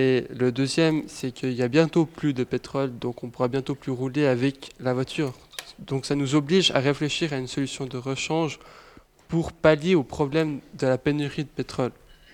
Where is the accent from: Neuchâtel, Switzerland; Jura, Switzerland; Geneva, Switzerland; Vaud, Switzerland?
Geneva, Switzerland; Je suis genevois.